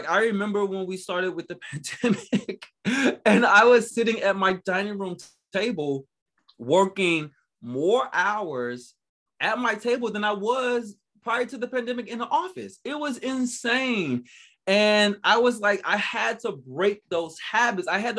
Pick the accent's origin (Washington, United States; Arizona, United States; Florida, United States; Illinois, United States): Florida, United States; Miami; moved away as an adult; also born or lived in Germany; So, you know, I'm born and raised in Miami, and I left Miami I joined the military, then the army in 2001